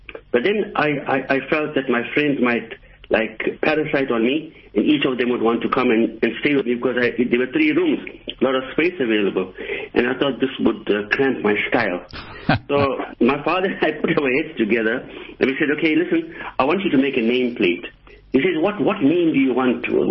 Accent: Durban, KwaZulu-Natal, South Africa; born there; You see, I was born in Mayville, which is a suburb of Durban.

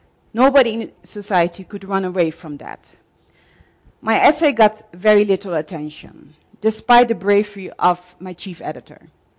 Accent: Netherlands; born there; English is a second language; because I was born in Holland, but also because my family has been a part of the Dutch kingdom for centuries, ever since the African, European, and Asian ancestors

